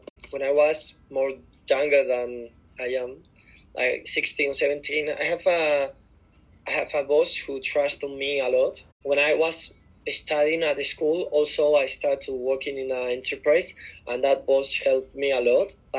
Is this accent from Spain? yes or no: yes; Spain; English is a second language; I'm from Spain. I live in Madrid right now. I'm 20 years old.